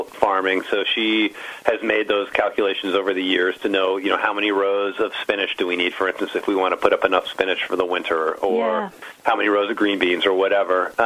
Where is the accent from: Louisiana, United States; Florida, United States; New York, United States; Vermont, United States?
Vermont, United States; Cabot; which is a town about 8 miles east of my hometown of Cabot.